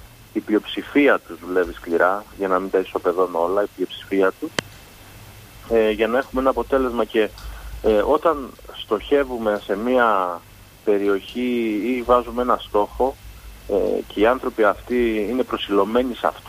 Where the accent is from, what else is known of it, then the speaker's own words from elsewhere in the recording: Heraklion, Crete, Greece; Δεν μπορούμε πλέον ως Ηρακλειώτες να κάνουμε μια διαχείριση όλης αυτής της κατάστασης από κοινού.